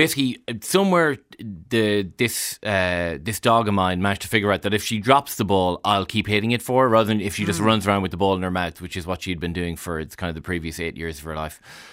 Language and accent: English; Milltown, Connacht, Ireland; I grew up in Galway, which is a huge stronghold of hurling.